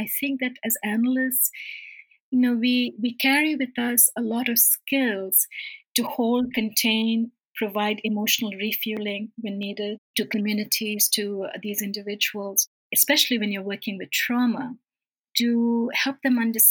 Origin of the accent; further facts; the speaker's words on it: New Delhi, Delhi, India; I remember when I was a very young girl and I grew up in New Delhi, and I read David Copperfield by Dickens